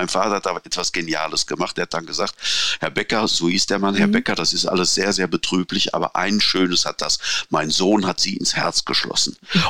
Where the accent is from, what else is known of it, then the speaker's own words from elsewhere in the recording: North Rhine-Westphalia, Germany; Ich komme aus dem Sauerland.